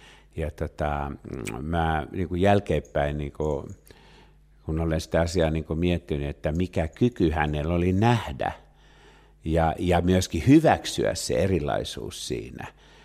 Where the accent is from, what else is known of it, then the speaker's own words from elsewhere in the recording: Pori, Satakunta, Finland; joku porilaispoika yhtäkkiä pomppii täällä.